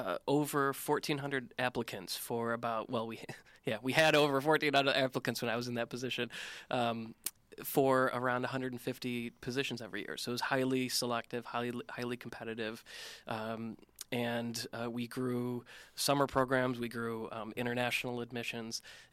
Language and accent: English; Cortland, New York, United States; Oh, I'm from upstate New York, Cortland area. Went to school at Ithaca College, and then studied music and business.